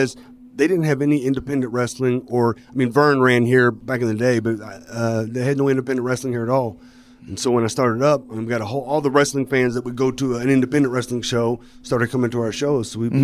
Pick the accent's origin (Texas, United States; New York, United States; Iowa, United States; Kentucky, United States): Kentucky, United States; Louisville; Yep. I'm from Louisville.